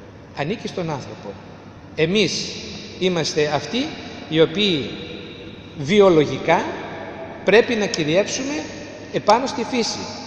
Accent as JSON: {"language": "Greek", "region": "Macedonia", "country": "Greece", "tie": "born or raised there", "said": "Εμείς γεννηθήκαμε, μεγαλώσαμε στην Ελλάδα, ποτιστήκαμε με τη διδασκαλία της Ελλάδος και αυτά πιστεύουμε, αυτά πρεσβεύουμε. Και αν κάποιος μας πει ότι παραδείγματος χάρη δεν είμαστε Μακεδόνες, ούτε αλίμονο."}